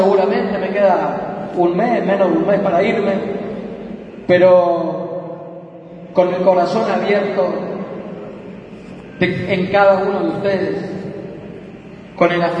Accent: Misiones, Argentina; en este lugar de la Argentina, como en otros, pero en este, de mi tierra colorada

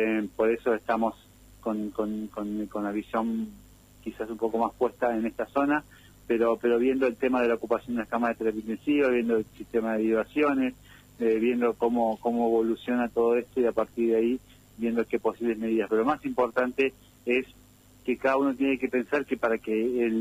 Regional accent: Paraná, Entre Ríos, Argentina; un saludo a Paraná, especialmente, que es mi ciudad. No natal, pues nací en Basar el Vaso, pero fue mi ciudad de la infancia y de la adolescencia.

